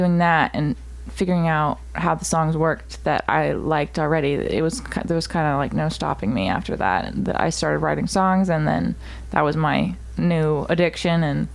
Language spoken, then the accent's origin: English; Nashville, Tennessee, United States; also born or lived in Franklin; I usually just say Nashville because I grew up in Nashville from when I was like 12, and I lived there in a little town called Franklin just outside Nashville.